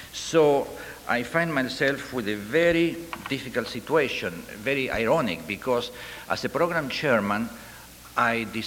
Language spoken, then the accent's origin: English; Chile; given that I am from Chile, I'm a very good friend of Juan Pablo González, I know the whole background of Chilean music